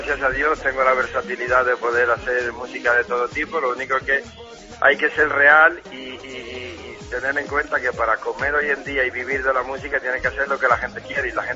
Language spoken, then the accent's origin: Spanish; Dominican Republic; now in Sabadell, Spain; Dominicano. Yo soy nativo de la República Dominicana.